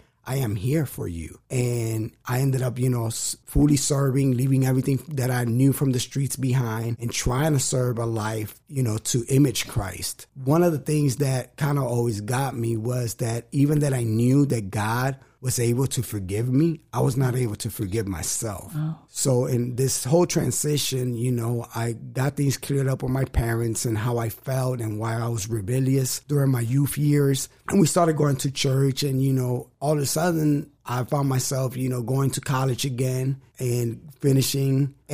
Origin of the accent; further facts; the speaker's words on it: New York, United States; also born or lived in Cleveland, Ohio; Well, I'm from New York. I grew up between New York and Cleveland, like half of my life in New York, the other half in Cleveland.